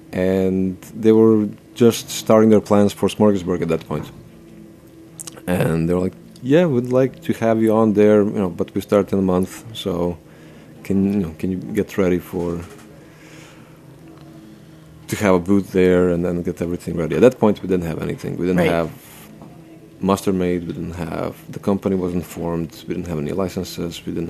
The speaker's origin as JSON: {"language": "English", "country": "Slovenia", "second_language": "English", "said": "So I'm originally from Slovenia. Tiny country, center of Europe, so basically south of Austria, east of Italy, a lot of like Central European influences, so like Austrian, German food."}